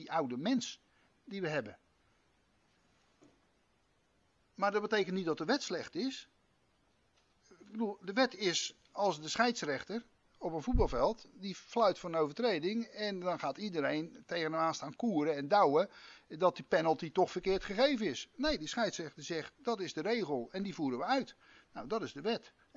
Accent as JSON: {"language": "Dutch", "town": "Rotterdam", "region": "South Holland", "country": "Netherlands", "said": "ik zou als Rotterdammer zeggen als de weg naar Kralingen"}